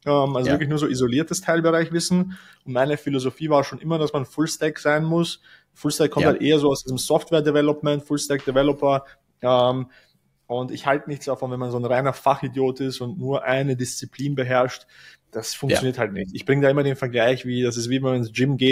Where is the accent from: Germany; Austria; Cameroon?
Austria; Vienna; weil ich bin aus Wien, also aus Österreich